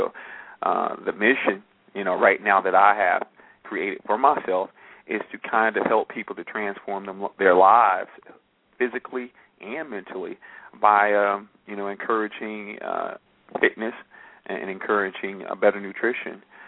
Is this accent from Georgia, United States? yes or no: no; Chicago, Illinois, United States; also born or lived in Montana; I was born in Montana, though. A lot of people don't know that. I was there as a little child for a little bit, moved around a little bit. Dad was in the Air Force. I ended up in Chicago, living on the west side of town.